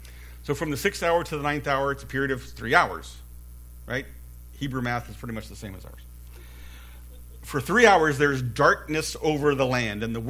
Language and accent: English; Bakersfield, California, United States; It reminded me of when we were growing up in Bakersfield years ago, I think it was 76 or 77, we experienced this massive wind and dust storm in Bakersfield.